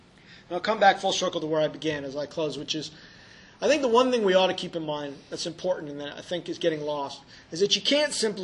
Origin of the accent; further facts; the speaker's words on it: Trumbull, Connecticut, United States; I am from there.